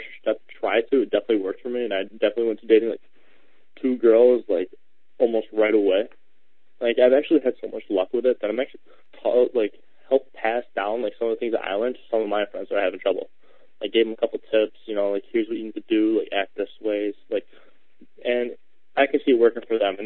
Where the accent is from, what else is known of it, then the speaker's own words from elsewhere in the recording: Buffalo, New York, United States; I'm from Buffalo, New York, in the United States.